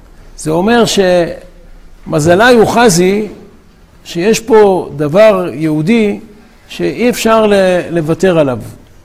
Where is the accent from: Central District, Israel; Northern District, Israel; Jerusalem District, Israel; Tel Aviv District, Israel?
Tel Aviv District, Israel; Tel Aviv; אני זוכר בתור ילד בתל אביב